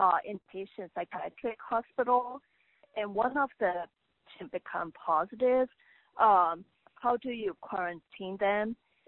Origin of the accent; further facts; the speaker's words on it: Westminster, Maryland, United States; I'm from Westminster, Maryland.